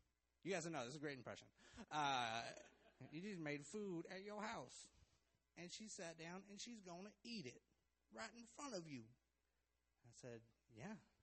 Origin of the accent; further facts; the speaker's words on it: Arkansas, United States; Because I'm from Arkansas.